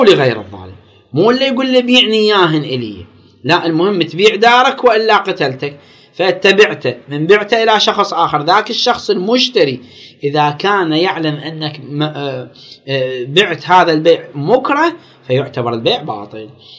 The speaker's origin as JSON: {"language": "Arabic", "country": "Iraq", "said": "أشكال الجرائم سوى عندنا بالعراق"}